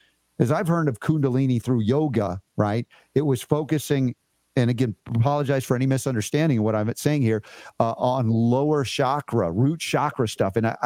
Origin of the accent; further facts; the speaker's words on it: United States; But a lot of what my experience has been growing up in the United States is these concepts are very foreign to us.